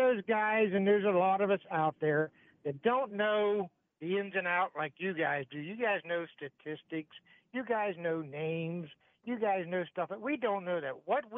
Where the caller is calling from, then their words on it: Altoona, Pennsylvania, United States; from Altoona.